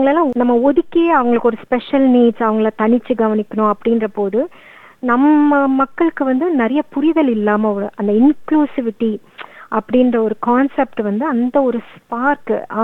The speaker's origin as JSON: {"language": "Tamil", "town": "Chennai", "region": "Tamil Nadu", "country": "India", "tie": "born or raised there", "said": "நான் பிறந்து வளர்ந்தது எல்லாமே சென்னை"}